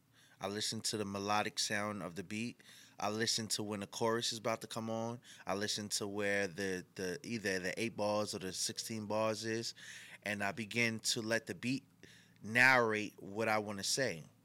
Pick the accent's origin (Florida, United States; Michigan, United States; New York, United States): New York, United States; South Huntington; if anybody knows me, they know I'm from South Huntington. originally, and I ran in streets.